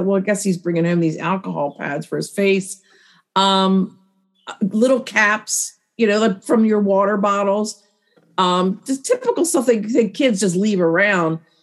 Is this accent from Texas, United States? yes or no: no; Gardenville, Maryland, United States; I grew up. I grew up in Gardenville. We moved to Perry Hall in, I think it was 2001.